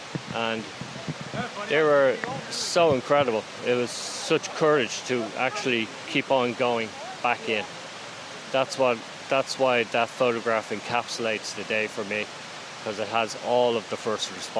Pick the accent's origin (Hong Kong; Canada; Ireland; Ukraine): Ireland; Dublin, Leinster; now in New York, United States; I'm from Dublin, yeah.